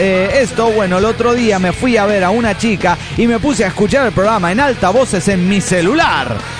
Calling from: La Yesca, Jalisco, Mexico; Hola, soy el hit de la Yesca, Jalisco, México.

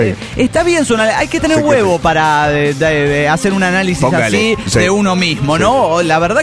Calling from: Bucaramanga, Santander, Colombia; de Bucaramanga, Colombia.

